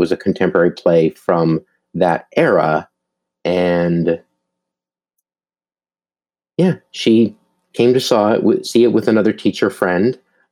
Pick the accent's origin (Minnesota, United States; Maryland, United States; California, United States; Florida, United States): Minnesota, United States; Duluth; But I grew up in Duluth, Minnesota, and it's a big part of my life.